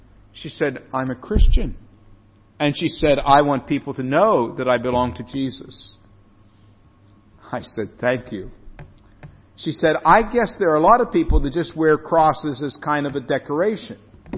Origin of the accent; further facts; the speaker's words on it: Pennsylvania, United States; Well, I grew up in Pennsylvania. I'm a Pennsylvanian